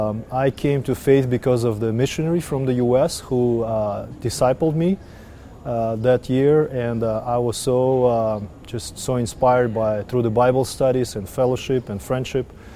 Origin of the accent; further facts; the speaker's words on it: Almaty, Kazakhstan; moved away as an adult; also born or lived in Moscow; now in -; I was born in Almaty, Kazakhstan, which at that time was part of the Soviet Union. I grew up there until I finished high school, and then I moved to Moscow to study at Technical University.